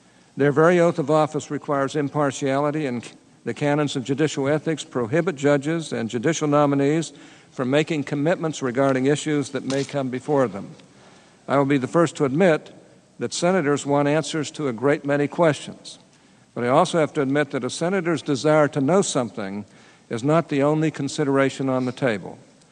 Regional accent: Utah, United States; Let me mention one example relating to my home state of Utah to show how the confirmation process has changed.

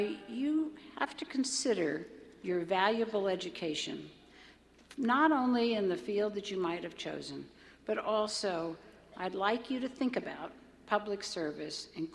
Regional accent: Louisiana, United States; I'm from Louisiana, and we're beginning to look downright noble.

